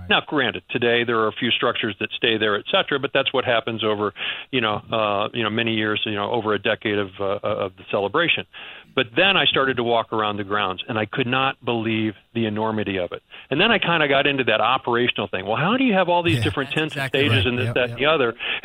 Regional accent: Missouri, United States

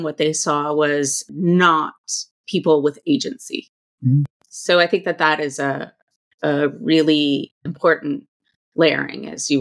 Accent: California, United States; And I have to say, I grew up in California in the 1980s, and those are the stories I got.

